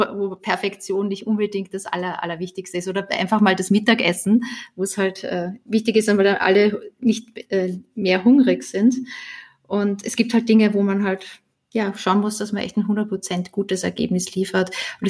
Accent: Austria; now in Germany; Österreich, meine Heimat.

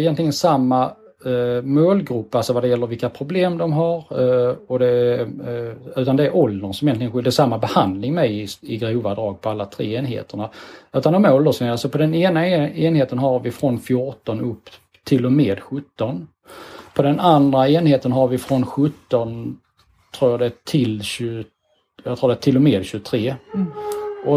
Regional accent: Skåne, Sweden; accent: Skåne; Vi ligger, som kanske min dialekt avsåg, vi ligger i Skåne på östkusten.

